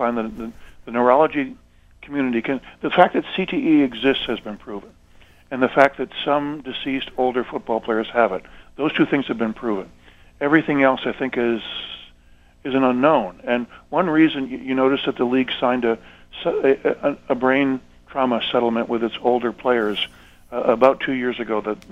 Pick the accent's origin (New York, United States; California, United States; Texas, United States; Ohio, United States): New York, United States; Buffalo; I grew up in Buffalo, New York, and as a child I attended games in the old War Memorial Stadium, which no longer exists